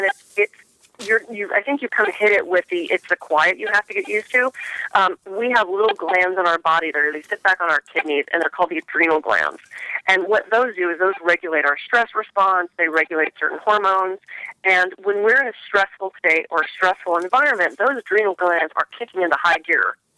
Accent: East Coast, United States; I'm from the East Coast. I know. I am not clearing my mind.

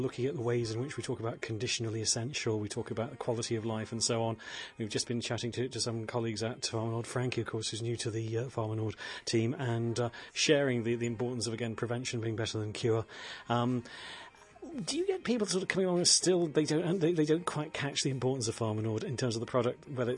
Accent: Middlesbrough, North East England, United Kingdom; with Lisa in Middlesbrough, which is a wonderful place. Obviously, it's my hometown.

